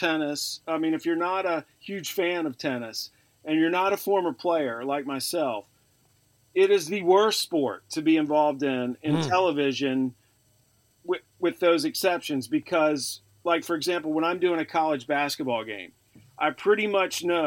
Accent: North Carolina, United States; I mean, I grew up in North Carolina. I started playing when I was around 8 years old.

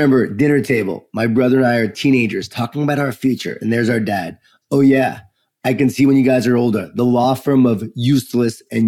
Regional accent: Long Island, New York, United States; I grew up in Long Island, New York, so Jewish Italian family.

